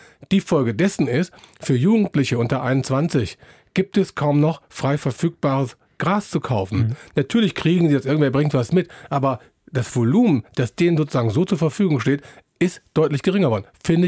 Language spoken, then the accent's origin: German; Berlin, Germany; ich komme aus Berlin.